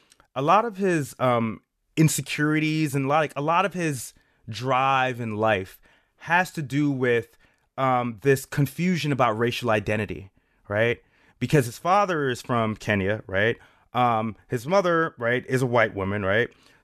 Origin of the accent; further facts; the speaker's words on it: New York, United States; now in Atlanta, United States; Because I'm originally from New York. I'm in Atlanta now, but I'm from New York.